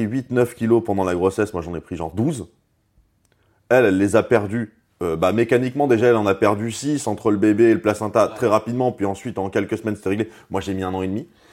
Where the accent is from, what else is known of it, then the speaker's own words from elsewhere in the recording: Strasbourg, Grand Est, France; on vient tous les deux de Strasbourg. On était dans la même classe dans la maternelle.